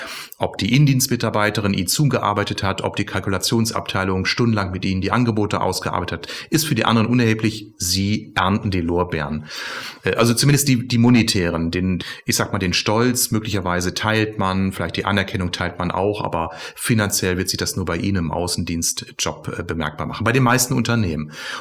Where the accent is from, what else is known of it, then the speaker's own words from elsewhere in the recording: Bielefeld, North Rhine-Westphalia, Germany; Ich bin gebürtiger Bielefelder.